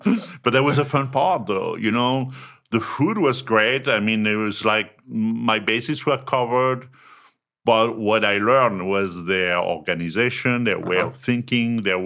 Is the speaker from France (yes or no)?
yes; France; also born or lived in Paris / southwest France; From France, born and raised. I mean, I've been a little all over, so it was like either in the north of Paris or in the southwest.